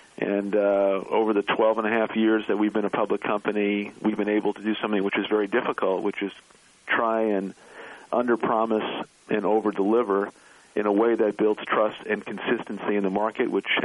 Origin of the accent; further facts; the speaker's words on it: Brooklyn, New York, United States; I grew up in Brooklyn, New York, in a place called The Projects, which really is federally subsidized housing.